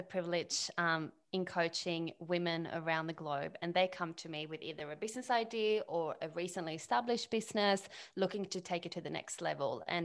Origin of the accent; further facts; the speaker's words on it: Sweden; moved away as an adult; now in Australia; So I'm from Sweden. I moved to Australia 11 years ago. Didn't plan to stay here, but you know, here I am 11 years later, which is amazing.